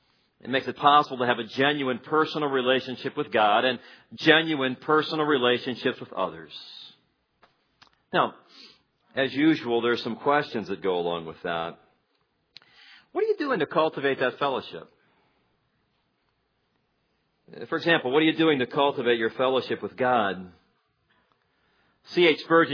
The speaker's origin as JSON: {"language": "English", "town": "Gary", "region": "Indiana", "country": "United States", "tie": "born or raised there", "said": "I grew up in Gary."}